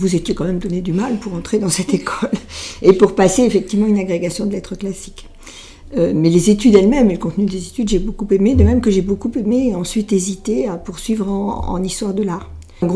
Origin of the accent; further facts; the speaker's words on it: Rueil-Malmaison, Île-de-France, France; Voilà, entre Rueil-Malmaison, qui est à l'ouest de Paris, puis les classes préparatoires à Versailles